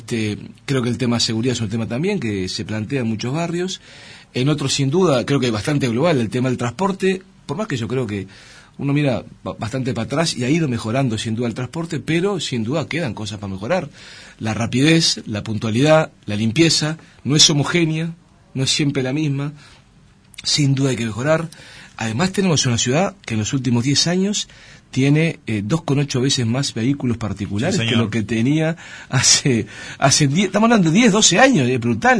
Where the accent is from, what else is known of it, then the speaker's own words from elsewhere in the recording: Montevideo, Uruguay; yo soy montevideano hasta el tuétano, digo, nací allá en Punta Brava, cuando aquello era un barrio.